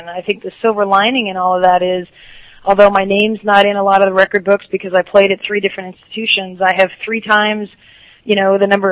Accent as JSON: {"language": "English", "town": "Edmonds", "region": "Washington", "country": "United States", "tie": "born or raised there", "said": "had the great privilege of growing up in the Great Northwest, grew up in Edmonds, Washington, and graduated from Woodway High School"}